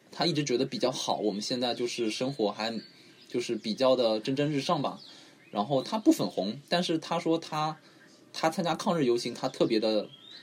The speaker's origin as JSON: {"language": "Chinese", "region": "Shanghai", "country": "China", "said": "我是上海人。"}